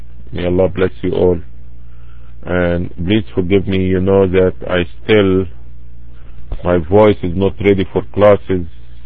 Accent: Egypt; I'm from Egypt, from Misra.

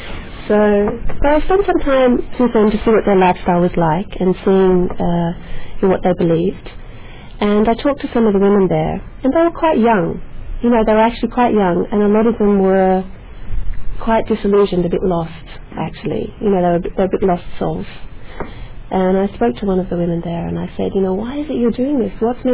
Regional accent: Australia; accent: Australian; I grew up in Australia, as you can maybe tell from the accent. I grew up as an atheist, really.

